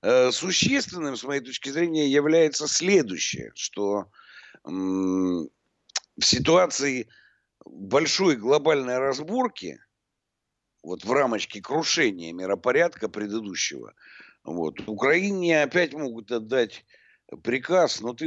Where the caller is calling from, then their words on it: Omsk Oblast, Russia; вот я, знаете, слушатель из Омской области